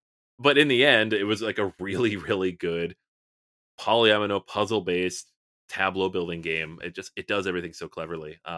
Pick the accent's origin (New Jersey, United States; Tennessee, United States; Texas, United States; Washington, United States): Washington, United States; Seattle; Like, I'm from Seattle, so I recognize everything that they've put into the game.